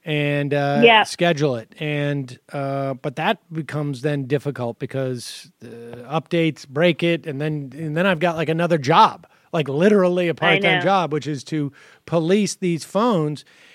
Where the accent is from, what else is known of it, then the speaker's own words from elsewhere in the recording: Worcester, Massachusetts, United States; But my experience with, you know, growing up in Worcester and having friends in New York is that they were much more comfortable talking to adults than I was.